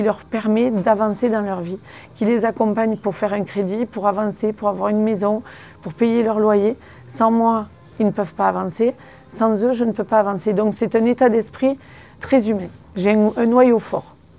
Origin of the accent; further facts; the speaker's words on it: Vaison-la-Romaine, Provence-Alpes-Côte d'Azur, France; moi je suis issue de Vaison-la-Romaine. Et un petit village qui a été connu il y a très très longtemps à cause des inondations.